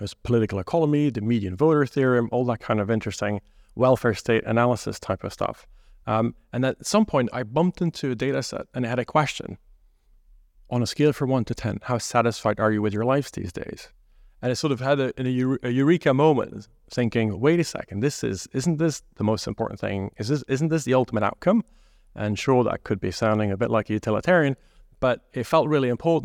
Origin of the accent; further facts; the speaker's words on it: Belgium; moved away as an adult; also born or lived in United States; now in United Kingdom; Oh, well, I'm from Belgium. I grew up there and then did part of my economic studies in Belgium, but then quite quickly actually left for the United States